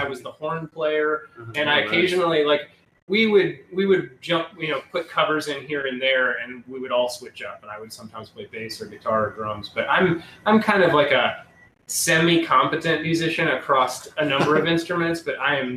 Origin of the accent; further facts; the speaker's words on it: Florida, United States; now in Atlanta, United States; And when growing up in Central Florida, when I first moved to Atlanta, I thought, this is amazing.